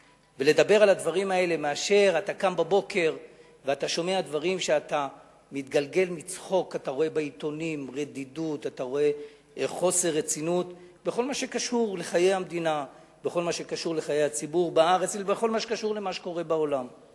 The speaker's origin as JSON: {"language": "Hebrew", "town": "Tel Aviv", "region": "Tel Aviv District", "country": "Israel", "said": "אבל אני רוצה לדבר על הקיבוצניק הקלאסי, כפי שאני מכיר אותו כתל אביבי וכחרדי."}